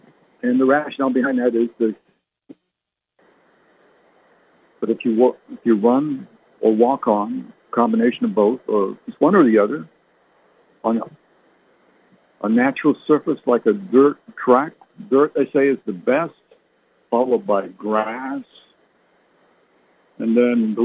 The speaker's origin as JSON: {"language": "English", "country": "Canada", "tie": "born or raised there", "said": "I slipped on ice living in Canada. I grew up in Canada."}